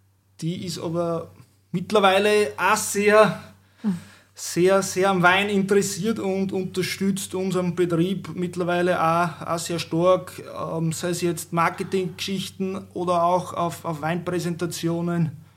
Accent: Rechnitz, Burgenland, Austria; komme eben aus Rechnitz

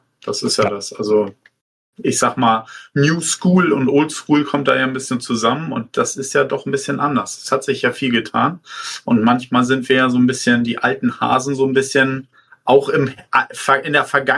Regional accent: Lentförden, Schleswig-Holstein, Germany; komme aus Lentförden in Schleswig-Holstein, bin jetzt 48 Jahre alt, verheiratet, zwei Kinder

